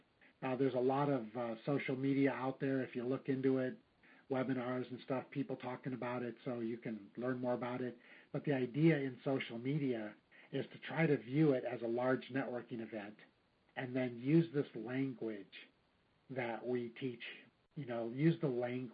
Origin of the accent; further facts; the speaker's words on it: Oregon, United States; I'm really from Oregon, and there we have adult foster care homes.